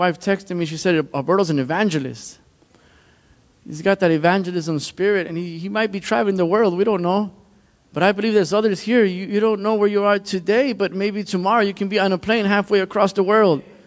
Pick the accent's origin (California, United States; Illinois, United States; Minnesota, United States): Illinois, United States; Chicago; now in Milwaukee, United States; I'm from Chicago, the great city of Chicago, the greatest city in the world.